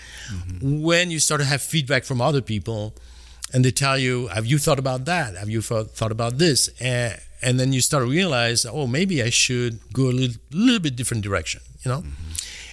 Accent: French Alps, France; I grew up in the Alps. Now we know for a fact that I'm French.

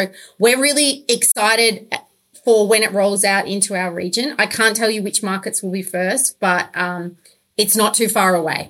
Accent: Australia; I'm Australian

